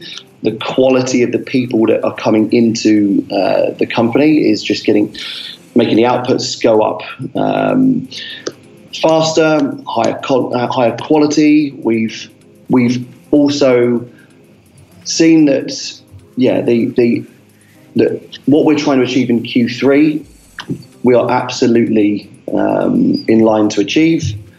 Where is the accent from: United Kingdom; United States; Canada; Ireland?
United Kingdom; it's extremely easy to do business over there as a Brit over there, very well received